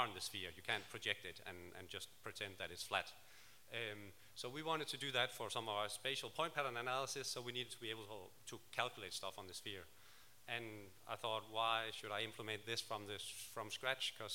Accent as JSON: {"language": "English", "town": "Aalborg", "region": "North Denmark Region", "country": "Denmark", "second_language": "English", "said": "I'm from Aalborg in Denmark"}